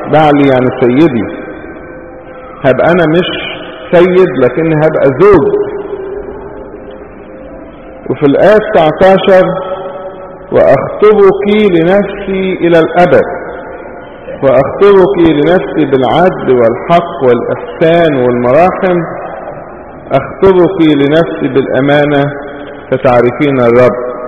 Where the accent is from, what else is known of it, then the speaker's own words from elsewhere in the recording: Egypt; احنا عندنا في مصر